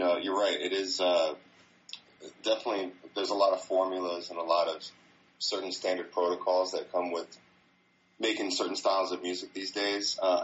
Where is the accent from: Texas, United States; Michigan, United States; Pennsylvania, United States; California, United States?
California, United States; But myself, you know, growing up in the Bay Area and whatnot and being exposed to so many different styles of music at a young age